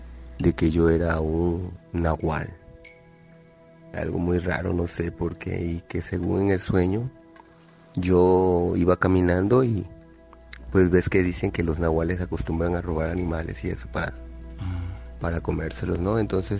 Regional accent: Veracruz, Mexico; Yo soy de Veracruz.

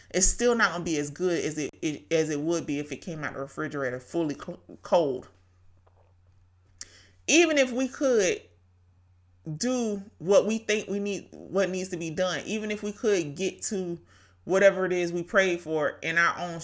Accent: Brunswick, Georgia, United States; Thank you for my hometown, Brunswick, Georgia, tuning in.

